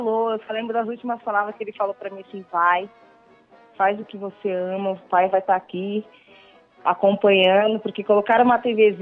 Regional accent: South Region, Brazil; now in São Paulo, Brazil

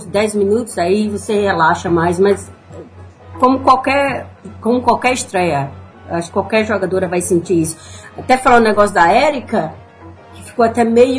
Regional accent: Brazil; como brasileira, vou dar o meu maior... Tô aqui apoiando

